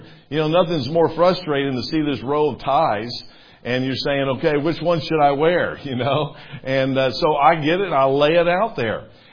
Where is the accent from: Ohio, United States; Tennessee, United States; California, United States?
Tennessee, United States; Murfreesboro; when I was growing up in Murfreesboro, Tennessee